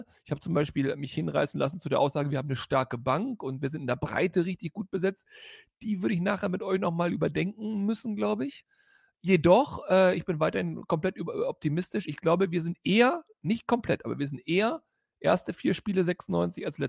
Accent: North Rhine-Westphalia, Germany; Ja, aber ich bin Lipper. Ich komme aus dem Lipperland, nicht aus Ostwestfalen.

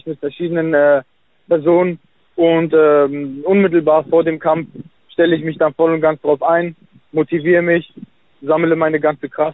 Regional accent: Hamburg, Germany; Vor allem bin ich hier in meiner Heimatstadt Hamburg.

